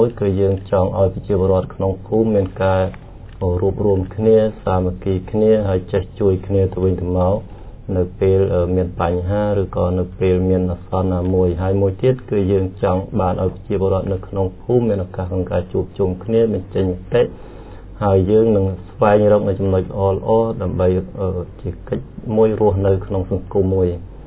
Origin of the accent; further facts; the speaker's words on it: Kamchay Mear, Prey Veng, Cambodia; ហើយស្រុកកំណើតរបស់ខ្ញុំកាលពីដើមឡើយគឺខ្ញុំបានរស់នៅភូមិថ្នល់កែងឃុំស្មោងខាងជើងស្រុកកំចាយមាសគឺខេត្តព្រៃវែង